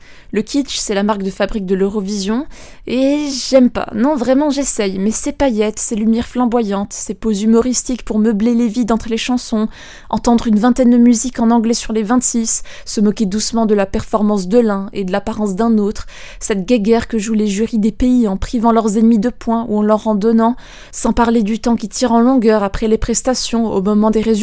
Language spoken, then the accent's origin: French; Switzerland; ça se déroule chez nous, en Suisse